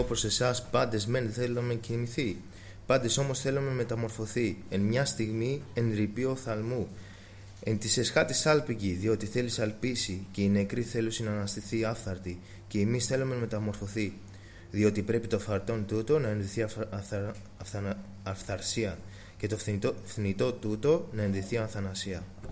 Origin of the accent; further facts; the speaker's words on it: Piraeus, Attica, Greece; born there; Είμαι γεννημένος μέσα στην Εκκλησία. … Είμαι 27 ετών. Γεννήθηκα στον Πειραιά, στην Εκκλησία του Πειραιά. Από μικρός μέσα στην Εκκλησία.